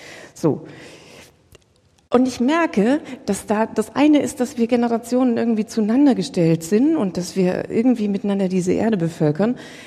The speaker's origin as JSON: {"language": "German", "region": "Bavaria", "country": "Germany", "said": "ich komme aus der Nähe von Würzburg"}